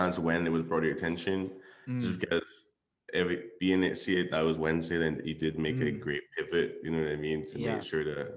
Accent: Barbados; yo, I'm from Barbados

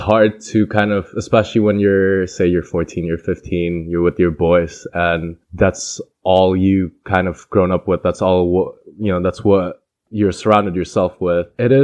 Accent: Indonesia; growing up in Turkey, same with me in Indonesia

